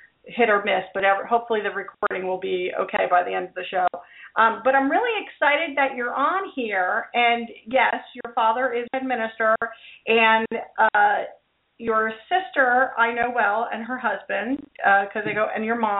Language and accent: English; East Coast, United States; now in Louisville, United States; 3 years ago, we moved to Louisville, Kentucky from New Jersey. Everybody kind of knows I'm from the East Coast.